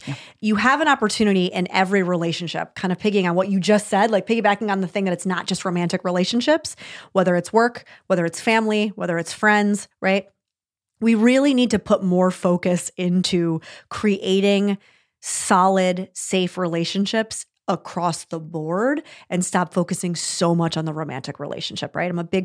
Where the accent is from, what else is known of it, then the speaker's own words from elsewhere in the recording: New York, United States; because as the New Yorker, I tend to be like, listen, own your shit.